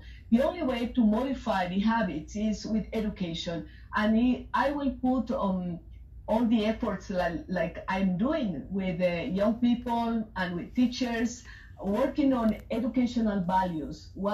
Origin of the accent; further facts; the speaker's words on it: Ecuador; English is a second language; I am from Ecuador, former president of this wonderful country.